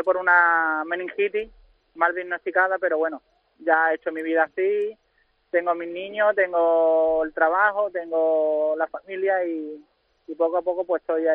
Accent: Málaga, Andalusia, Spain; Y yo he querido siempre jugar con el equipo de mi tierra, o en este caso Málaga o Andalucía.

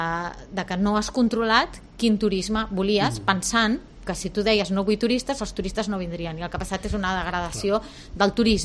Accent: Barcelona, Catalonia, Spain; els que som de Barcelona.

